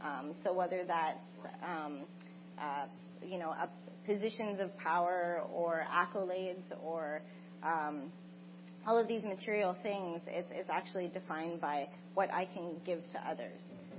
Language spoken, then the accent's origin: English; Sault Ste. Marie, Ontario, Canada; And I come from Bawatin, Sault Ste. Marie.